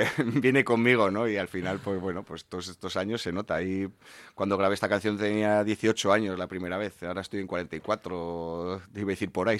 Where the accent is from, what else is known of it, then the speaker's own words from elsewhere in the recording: Agurain, Basque Country, Spain; Somos cinco colegas de Agurain y estamos aquí en medio de Gran Bilbao aquí tocando